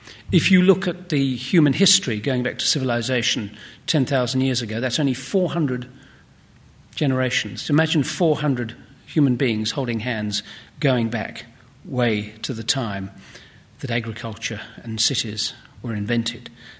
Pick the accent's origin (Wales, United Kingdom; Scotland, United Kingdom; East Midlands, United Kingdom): Wales, United Kingdom; I'm Welsh. As you know, Wales is the original sort of archetypal, non-GM human.